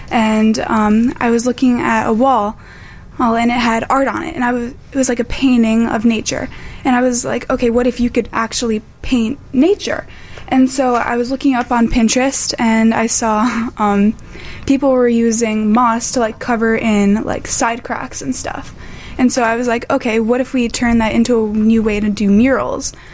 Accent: Evanston, Illinois, United States; But I'm from Evanston, so didn't really know a lot of people.

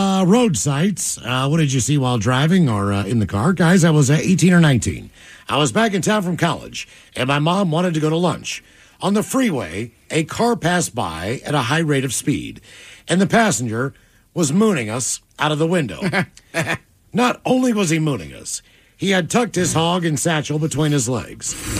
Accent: West Bend, Wisconsin, United States; Well, I was born in Wisconsin, lived in an apartment after my parents divorced. My brother and I lived with my mother, Kitty Corner, from Regner Park in West Bend.

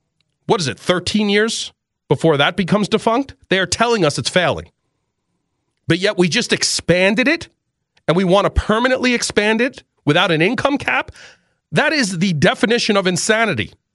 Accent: New York City, New York, United States; I have them in my family. I grew up in New York City. I know them.

